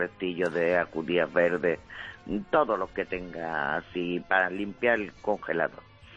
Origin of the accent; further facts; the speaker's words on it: Málaga, Andalusia, Spain; porque soy malagueña y aquí se usan mucho los cominos.